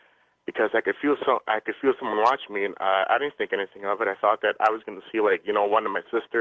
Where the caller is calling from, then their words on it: Wisconsin, United States; I'm from Wisconsin.